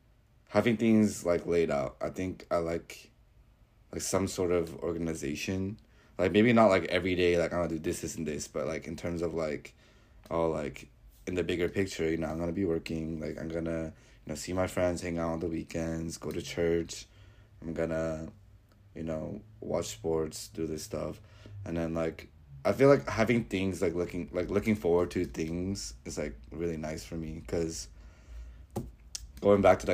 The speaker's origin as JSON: {"language": "English", "town": "Tacoma", "region": "Washington", "country": "United States", "tie": "born or raised there", "said": "I went to Curtis High School. I don't know if you ever heard about it, but I went to Curtis. But I grew up in the Linwood area, though."}